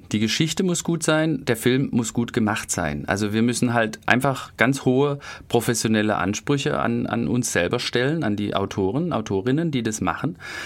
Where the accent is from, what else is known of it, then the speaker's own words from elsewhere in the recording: Rastatt, Baden-Württemberg, Germany; Ich bin in Rastatt geboren.